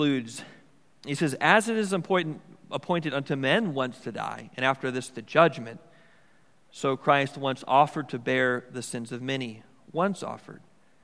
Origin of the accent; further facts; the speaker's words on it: Milwaukee, Wisconsin, United States; I grew up in Milwaukee, Wisconsin. There was a church and school just within sight of our house called St. Gregory the Great.